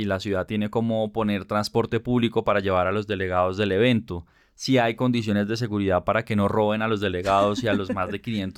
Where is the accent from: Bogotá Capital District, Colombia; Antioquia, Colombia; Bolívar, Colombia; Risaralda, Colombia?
Bogotá Capital District, Colombia; Bogotá; pero si es quien quiero que se lo gane, pues me toca votar como bogotano